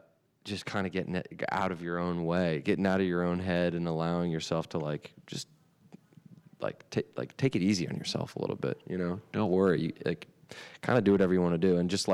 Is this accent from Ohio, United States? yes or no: no; New York, United States; And we're coming from New York, so it's nice to experience a beautiful summer here.